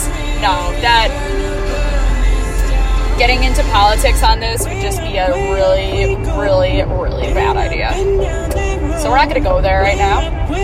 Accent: Midwest, United States; And we're also both from the Midwest.

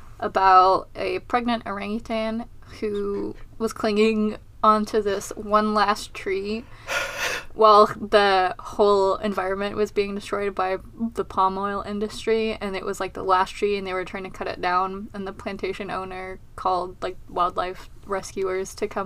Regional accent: United Kingdom; now in United States; I would say this Ventnor because I'm British

